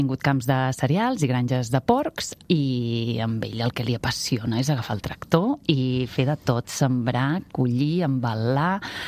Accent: Torroella de Fluvià, Catalonia, Spain; born there; jo ja sóc de poble, jo vaig néixer a Torroella Fluvià, que és un poblet de l'Alt Empordà, en un veïnat molt petit que es diu Sant Tomàs de Fluvià

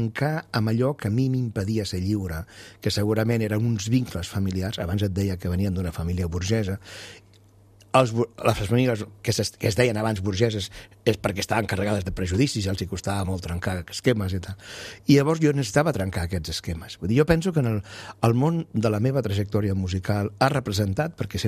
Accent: Navarrés, Valencian Community, Spain; la cultura de l'interior és més manxega, o aragonesa, perquè en el meu poble hi ha molta ascendència aragonesa, que no pas catalana.

